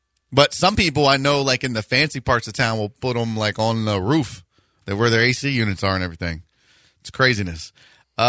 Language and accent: English; Northeast, United States; now in Kingwood, United States; I'm from the Northeast. I'm used to blizzards, not hurricanes. I live in the Kingwood area.